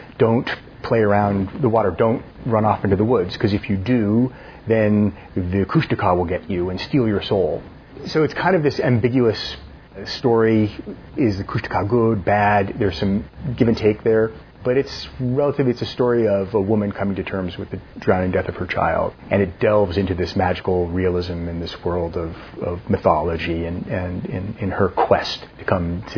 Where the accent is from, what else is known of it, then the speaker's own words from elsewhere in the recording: Seattle, Washington, United States; I grew up in Seattle, but I would go up to Wrangell for the summers sometimes.